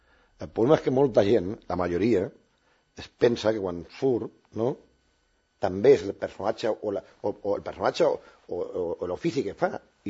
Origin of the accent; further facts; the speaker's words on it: L'Hospitalet de Llobregat, Catalonia, Spain; Jo quan vaig començar sortint del meu barri allà a Santa Eulàlia, a l'Hospitalet, era impossible pensar tot això.